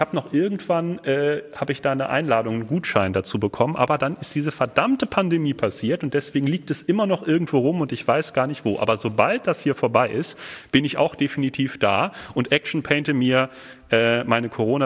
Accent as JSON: {"language": "German", "town": "Bielefeld", "region": "North Rhine-Westphalia", "country": "Germany", "said": "Ja, ich komme nämlich auch aus Bielefeld tatsächlich."}